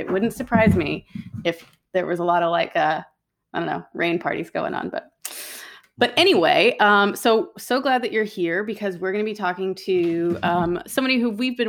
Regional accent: Austin, Texas, United States; now in Seattle, United States; because I live in Seattle, but I grew up in Austin. I lived there for like 17 years.

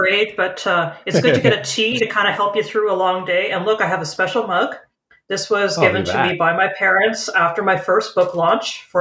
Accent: Canada; And as a Canadian and as a person who used to be a British colony as well, I want to help out the Australians, good people.

